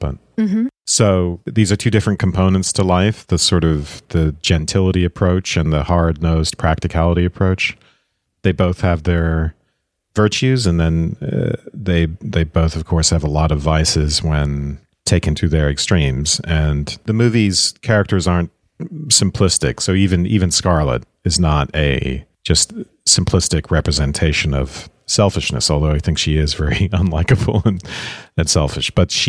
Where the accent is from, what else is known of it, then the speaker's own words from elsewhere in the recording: Savannah, Georgia, United States; Because I am from Savannah, Georgia